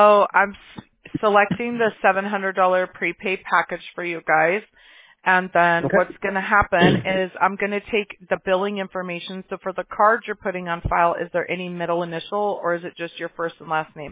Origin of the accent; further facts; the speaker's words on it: Mobile, Alabama, United States; born there; I was born in Alabama, too, in Mobile.